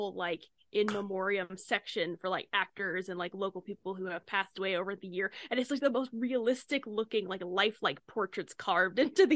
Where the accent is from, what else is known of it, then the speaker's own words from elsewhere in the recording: Kansas City, United States; I'm from Kansas City, and so our seasons are tornadoes, Mordor, 2 weeks of niceness, and then sleet.